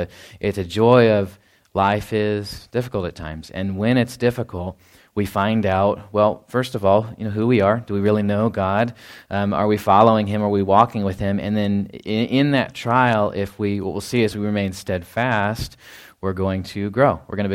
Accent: Texas, United States; growing up in Texas, like, you can go, and get ice cream any time of the year, right?

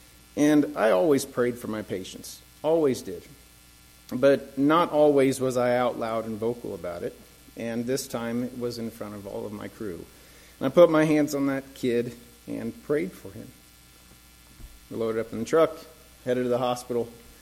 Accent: Missouri, United States; we're from Missouri, the show me state.

